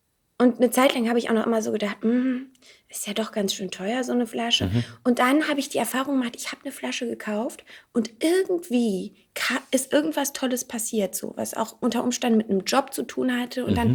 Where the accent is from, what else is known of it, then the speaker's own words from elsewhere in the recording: North Rhine-Westphalia, Germany; Aus der Nähe von Aachen.